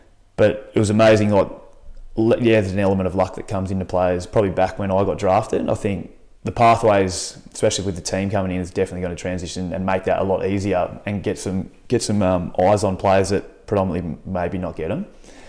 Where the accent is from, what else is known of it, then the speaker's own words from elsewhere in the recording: Tasmania, Australia; I think it certainly makes you incredibly humble.